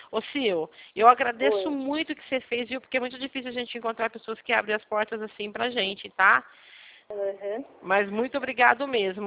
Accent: Rio Claro, São Paulo, Brazil; Eu sou de Rio Claro, tá? Eu trabalho em Santa, mas eu sou daí de Rio Claro.

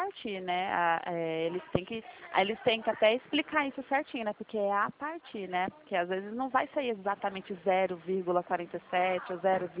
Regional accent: São Paulo, Brazil; eu sou daqui do interior de São Paulo

